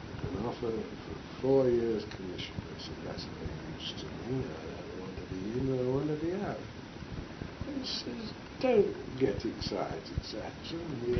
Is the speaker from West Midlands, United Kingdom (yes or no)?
yes; Rugby, West Midlands, United Kingdom; Then I got back to Rugby. There was that was my hometown, incidentally, Rugby.